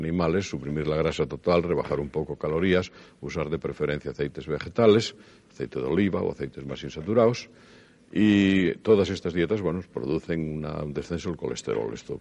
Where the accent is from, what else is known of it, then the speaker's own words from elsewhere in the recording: Asturias, Spain; siendo asturiano y una zona lechera, pues me encanta y bebo vasos de leche como agua